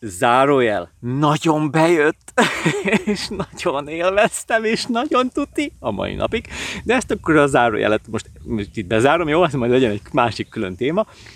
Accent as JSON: {"language": "Hungarian", "town": "Pilisvörösvár", "region": "Pest", "country": "Hungary", "lives_now": "Budapest, Hungary", "said": "Fontos volt, hogy beköltözzek Budapestre, Pilisvörösvárról, mert én vidéki gyerek vagyok egyébként. Ez 1999-ben volt"}